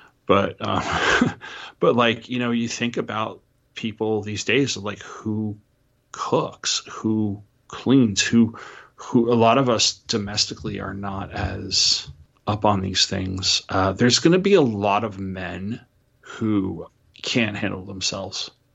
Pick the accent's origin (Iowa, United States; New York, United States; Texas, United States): New York, United States; You know, I grew up on Long Island where you would get some wicked storms and stuff like that.